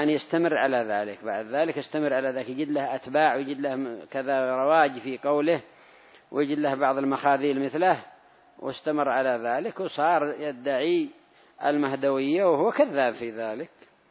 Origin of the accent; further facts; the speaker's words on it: Yemen; وفي هذه الآونة كثر الكذابون المدعون للمهدوية عندنا في اليمن